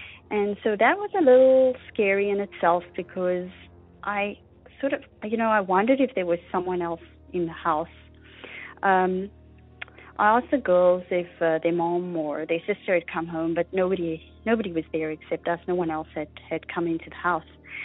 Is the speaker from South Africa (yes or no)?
yes; South Africa; now in Canada; I grew up in South Africa